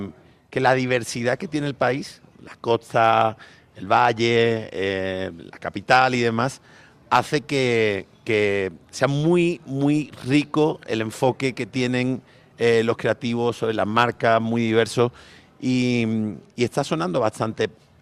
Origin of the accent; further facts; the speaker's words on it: Andalusia, Spain; now in Colombia; llevo 9 meses en el país, soy español, como podéis notar, andaluz, para más señas